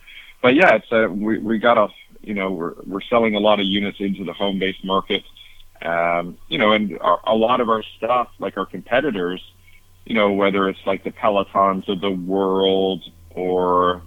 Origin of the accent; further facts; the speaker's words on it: Canada; I come from Canada.